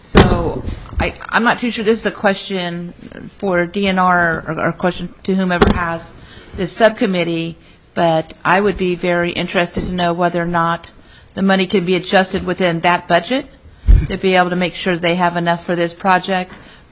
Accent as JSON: {"language": "English", "town": "North Pole", "region": "Alaska", "country": "United States", "said": "I'm from North Pole. We ask differently."}